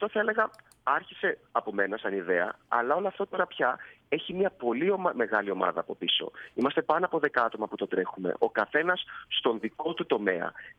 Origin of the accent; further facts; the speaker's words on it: Greece; now in United Kingdom; απλά νομίζω σαν Έλληνας νιώθεις πιο άνετα άμα μπορείς να μιλήσεις τη γλώσσα σου.